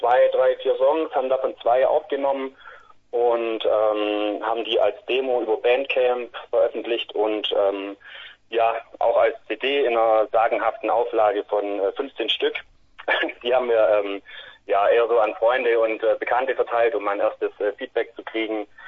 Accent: Langenau, Baden-Württemberg, Germany; now in Ulm, Germany; wir kommen aus der Ulmer Ecke, aus einer kleinen Stadt bei Ulm. Ich wohne mittlerweile in Ulm

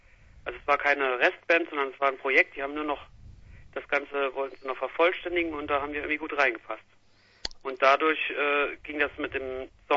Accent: Saarland, Germany; Wir kommen alle aus dem Umkreis von St. Wendel, das ist eine kleine Stadt im Saarland. Und wir proben auf dem Dorf.

